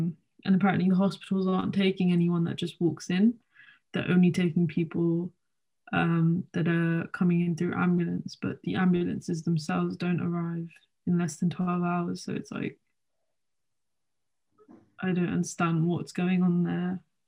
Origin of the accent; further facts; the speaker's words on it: India; I'm trying not to look at the news too much about India because I'm Indian myself